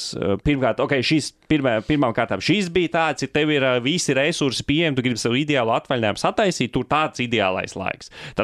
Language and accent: Latvian; Estonia; mēs esam šeit no Igaunijas, no, kas tas pats kā Baltija